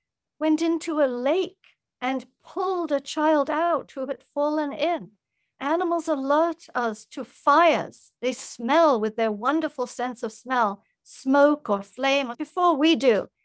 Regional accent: India; I grew up in India

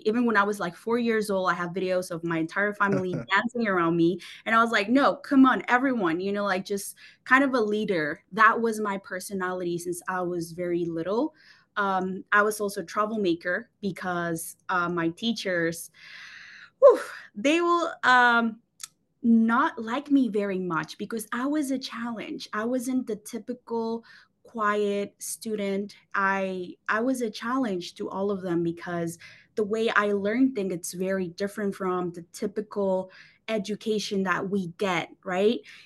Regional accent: Mexico City, Mexico; now in Las Vegas, United States; I'm from Mexico City.

